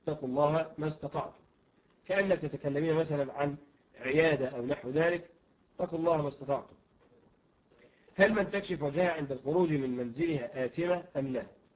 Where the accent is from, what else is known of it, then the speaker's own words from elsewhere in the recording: Saudi Arabia; وإذا عرضنا هذا الموضوع للشيوخ عندنا في السعودية فإنهم يرفضون أن يعلنوا هذا الموضوع على التلفاز